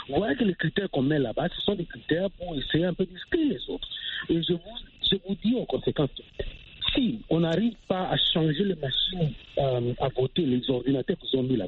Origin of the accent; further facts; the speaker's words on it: DR Congo; pour moi, en tant que congolais, si je veux aller maintenant au Congo, je dois payer 50 $ pour entrer au Congo dans mon pays.